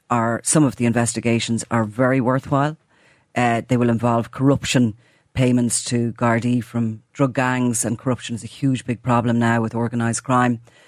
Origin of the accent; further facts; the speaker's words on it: Ireland; I think we like a little bit of that as the Irish, considering it's Patrick's Day.